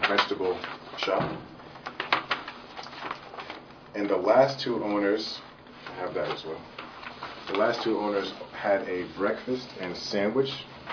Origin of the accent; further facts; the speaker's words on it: Cambridge, Massachusetts, United States; I was born and raised in Cambridge, so I'm a native Cantabrigian